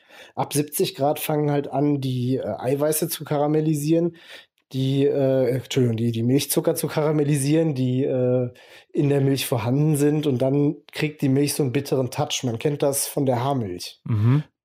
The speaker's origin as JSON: {"language": "German", "town": "Bonn", "region": "North Rhine-Westphalia", "country": "Germany", "tie": "born there", "said": "Dann war das ein Gebirgspanorama, thematisch an das Siebengebirge angelehnt, weil ich gebürtiger Bonner bin."}